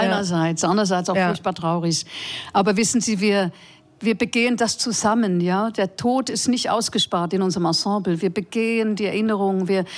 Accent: Switzerland; now in Germany; in Berlin, in Brandenburg und auch in der Schweiz, wo ich herkomme.

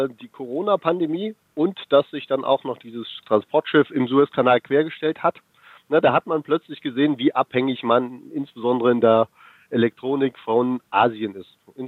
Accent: Sangerhausen, Saxony-Anhalt, Germany; Also ich komme aus Sangerhausen in Sachsen-Anhalt und habe auch in Magdeburg studiert.

